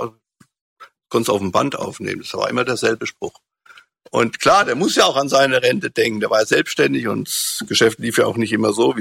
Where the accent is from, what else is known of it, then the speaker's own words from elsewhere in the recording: Frankfurt, Hesse, Germany; Ich komme auch aus Frankfurt.